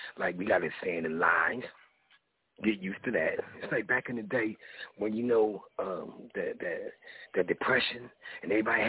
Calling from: Philadelphia, Pennsylvania, United States; Yeah, first of all, I got to be calling from Philly. It's one of the loudest brothers in the city.

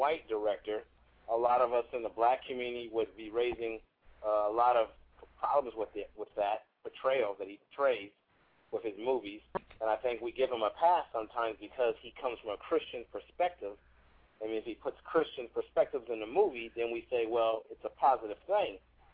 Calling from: California, United States; from California.

